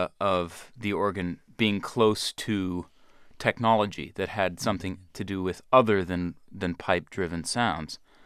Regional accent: Pennsylvania, United States; I was homeschooled, and growing up in Pennsylvania, I was never in church.

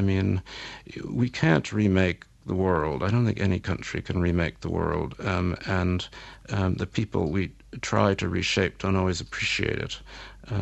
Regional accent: United States; I'm an American journalist, and Israel's ties to America are very strong.

